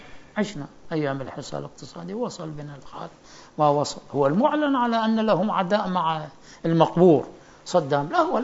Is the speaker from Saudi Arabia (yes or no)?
no; Najaf, Najaf Governorate, Iraq; احنا واحدنا سائذا اني مثل ابن النجف الدروح الى مدينة اخرى